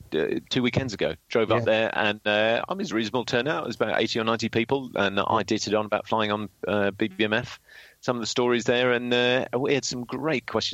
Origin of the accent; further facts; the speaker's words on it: Biggin Hill, London, United Kingdom; you know, I grew up near Biggin Hill.